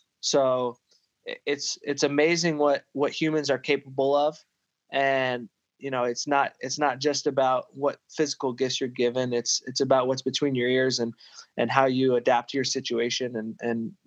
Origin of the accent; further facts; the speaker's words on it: Ithaca, New York, United States; so I grew up in Ithaca, New York, which is where Cornell's located, and spent my whole life here.